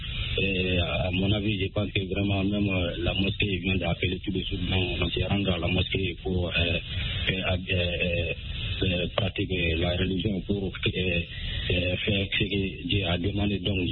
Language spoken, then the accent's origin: French; Sonou, Mali; Oui, je suis toujours dans mon village natal à Sonou, qui est 35 km de Bamako.